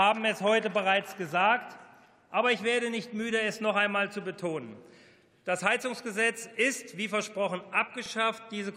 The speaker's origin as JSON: {"language": "German", "town": "Wanfried", "region": "Hesse", "country": "Germany", "tie": "born or raised there", "said": "den Stuhl des Bürgermeisters im beschaulichen Werratal in meiner Heimatstadt Wanfried"}